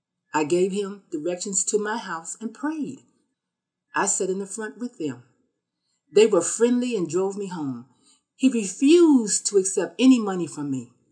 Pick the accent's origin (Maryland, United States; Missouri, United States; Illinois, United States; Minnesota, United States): Illinois, United States; Chicago; I'm from Chicago.